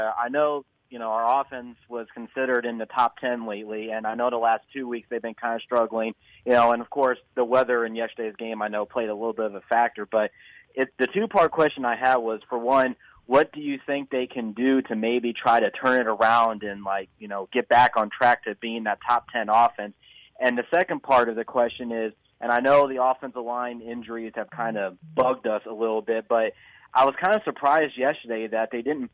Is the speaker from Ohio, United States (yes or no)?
no; Florida, United States; now in Cape Girardeau, United States; I mean, I'm originally from Florida, so that's why.